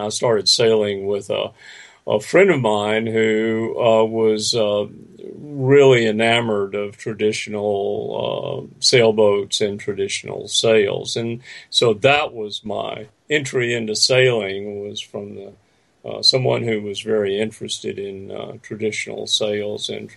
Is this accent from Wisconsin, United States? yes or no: no; Texas, United States; I grew up in Central Texas, where there are a large number of lakes, and so I was on a lake almost every weekend with my dad.